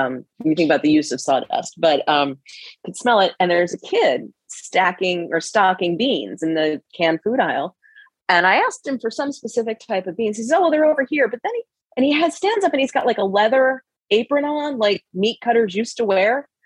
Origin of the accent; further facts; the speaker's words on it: Florida, United States; I grew up in Central Florida, Central Coastal Florida, we shopped at Publix.